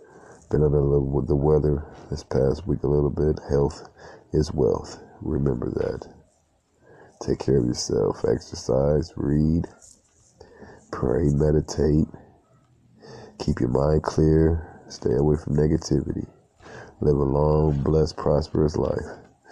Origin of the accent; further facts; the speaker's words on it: Cleveland, Ohio, United States; born there; now in Columbus, United States; I was born in Ohio, Cleveland. I currently stay in Columbus, Ohio.